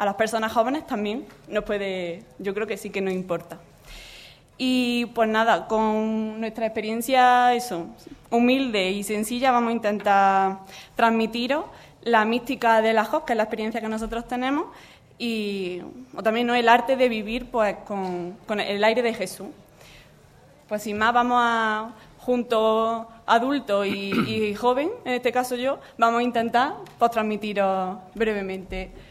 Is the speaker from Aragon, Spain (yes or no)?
no; Córdoba, Andalusia, Spain; Sí, por el acento se nos nota mucho. él es de Granada y yo soy de Córdoba. Y estamos ahora mismo liberados para la JOB a nivel estatal aquí en Madrid.